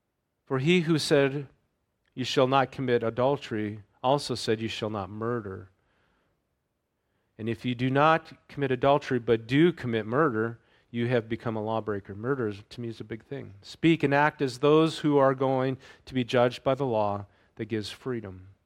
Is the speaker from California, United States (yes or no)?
no; North Dakota, United States; When I grew up in North Dakota, it wasn't so much black.